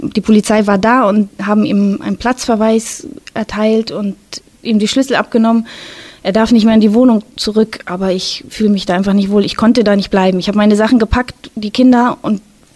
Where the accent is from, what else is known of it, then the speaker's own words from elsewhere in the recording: Hildesheim, Lower Saxony, Germany; Und ich komme aber eigentlich aus Hildesheim und kenne mich auch hier aus in der Stadt und fühle mich hier ganz wohl.